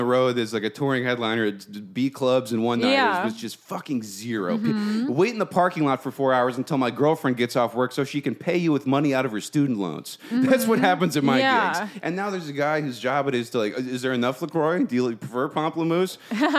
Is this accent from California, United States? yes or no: yes; Chino, California, United States; I'm from Chino, California. Are you familiar?